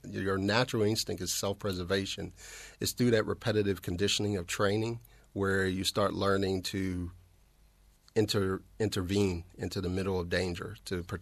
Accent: East Coast, United States; also born or lived in Texas; now in Australia; I spent a lot of my time in Texas, although I'm from the East Coast.

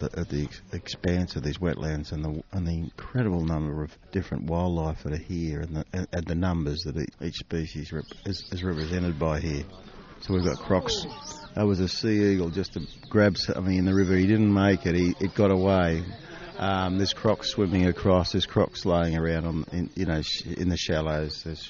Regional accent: New South Wales, Australia; from Hawkesbury area down near Sydney.

